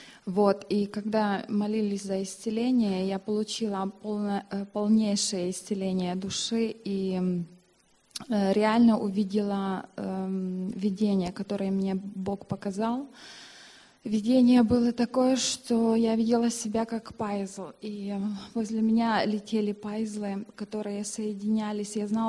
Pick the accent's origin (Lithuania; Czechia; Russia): Czechia; Prague; я из Праги. Я хожу в церковь, пастор мой Вадим Балев.